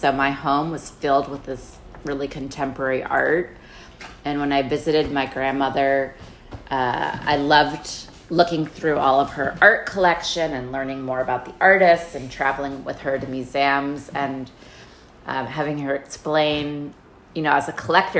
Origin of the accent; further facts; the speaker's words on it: Washington, District of Columbia, United States; I grew up in Washington, D.C., and I grew up very close to the Soviet Union embassy.